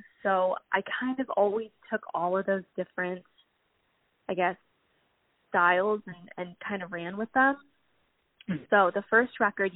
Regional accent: Pennsylvania, United States; I grew up in Central Pennsylvania, and I grew up listening to Motown music

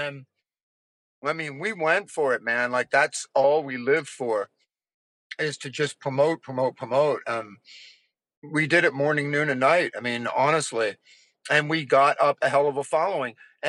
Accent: Mechanicsburg, Pennsylvania, United States; I'm born and raised in Mechanicsburg, Pennsylvania, right?

